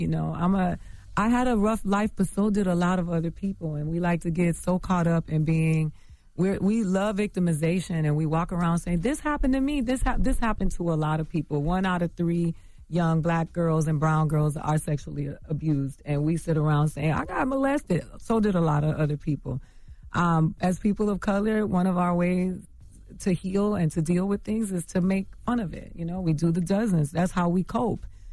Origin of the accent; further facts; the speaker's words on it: Miami, Florida, United States; also born or lived in The Bronx; I'm from the gutter. I grew up in Miami, Florida, between Miami and the Bronx.